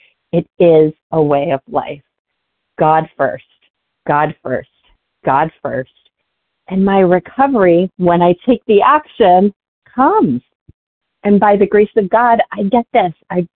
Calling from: Massachusetts, United States; I am calling from Massachusetts.

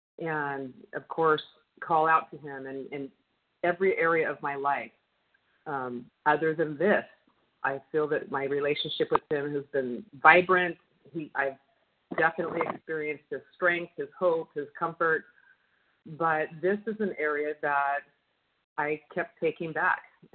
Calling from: Long Beach, California, United States; I'm from Long Beach, California, and I'm a compulsive overeater.

